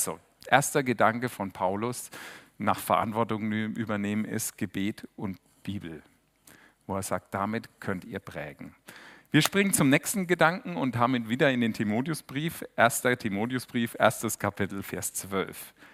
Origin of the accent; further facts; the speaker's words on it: Germany; Man hat da so eine Hemmschwelle, zumindest ich als Deutscher oder warum auch immer, vielleicht ist es auch meine Erziehung